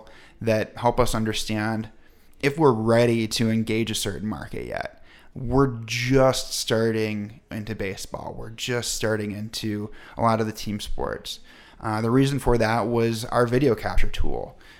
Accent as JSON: {"language": "English", "region": "Midwest", "country": "United States", "tie": "born or raised there", "lives_now": "Colorado, United States", "said": "because I grew up in the Midwest, I perform better when I look down and see my reflection in the surface I'm standing on, which we don't see that often in Colorado."}